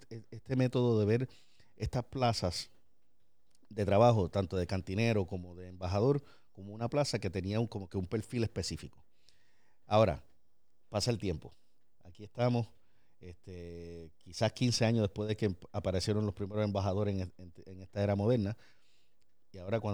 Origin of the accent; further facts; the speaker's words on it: Puerto Rico; yo soy latino, soy boricua, con familia boricua, dominicana, cubana, catalán.